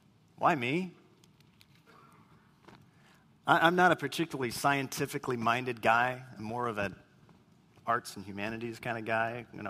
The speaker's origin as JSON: {"language": "English", "town": "Whittier", "region": "California", "country": "United States", "tie": "born there", "said": "my bedroom in the house I was born in Whittier, you know."}